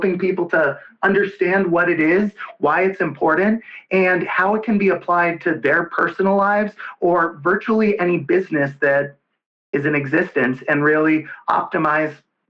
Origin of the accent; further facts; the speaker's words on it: Denver, Colorado, United States; And I'm from Denver, Colorado, and everybody knows this is a big state for patients' rights